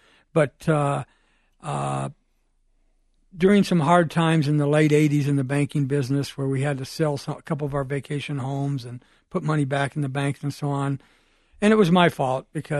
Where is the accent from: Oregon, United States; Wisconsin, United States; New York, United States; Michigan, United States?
Michigan, United States; also born or lived in South Dakota / Washington, D.C.; I was born in South Dakota, oldest of six boys, raised primarily in Michigan.